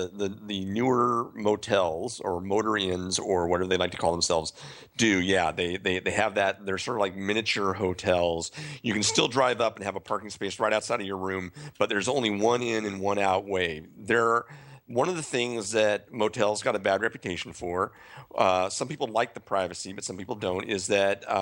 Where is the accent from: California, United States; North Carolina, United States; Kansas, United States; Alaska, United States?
California, United States; San Bernardino; also born or lived in Rialto; I'm from San Bernardino originally, though I lived in Rialto, so I'll stay out of that fight.